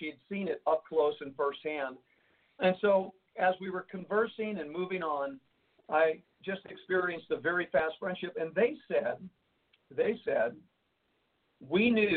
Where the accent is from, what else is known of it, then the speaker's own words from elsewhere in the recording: Jersey City, New Jersey, United States; I said, you know, I'm here in New York. I was born and raised in Jersey City, and I know this area pretty well.